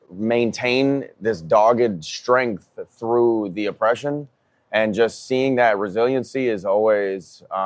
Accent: Minneapolis, Minnesota, United States; Yeah, I'm from Minneapolis.

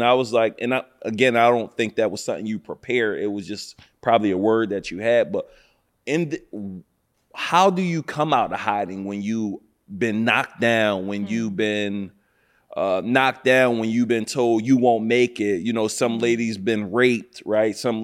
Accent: Philadelphia, Pennsylvania, United States; I need you to go get my birth certificate because we're from Philly.

